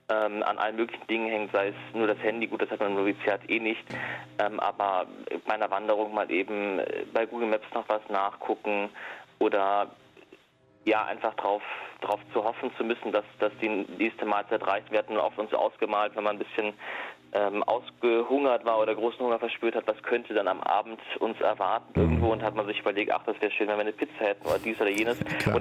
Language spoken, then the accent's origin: German; Hamburg, Germany; meine Heimatstadt Hamburg nochmal neu kennenzulernen